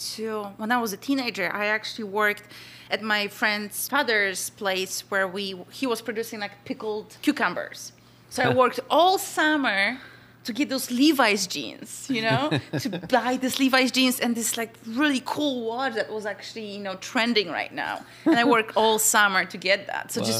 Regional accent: Poland; now in United States; No, I came from Poland. Straight from Poland, yes.

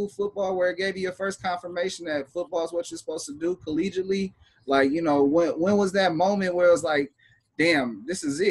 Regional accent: Bakersfield, California, United States; also born or lived in Los Angeles; I'm born in L.A. and then I was raised in Bakersfield. When I tell people I'm from Bakersfield, they be like, man, that's just nothing but cows and fields and stuff.

